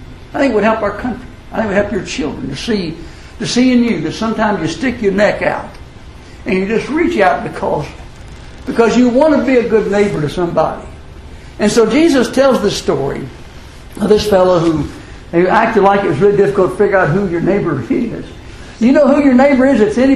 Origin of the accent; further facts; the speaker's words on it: Louisville, Kentucky, United States; I grew up in Louisville, Kentucky, and I've been prejudiced my whole life.